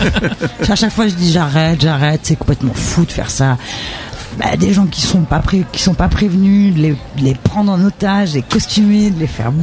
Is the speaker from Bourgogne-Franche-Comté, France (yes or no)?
no; Barbezières, Nouvelle-Aquitaine, France; Et je suis native de Nord-Charente, un village qu'on appelle Barbezières.